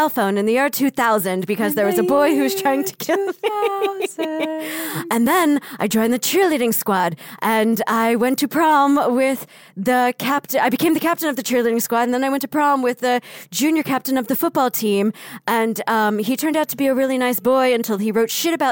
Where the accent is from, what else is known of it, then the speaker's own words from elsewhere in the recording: New Jersey, United States; Anthony sounds like everybody that I grew up with in New Jersey.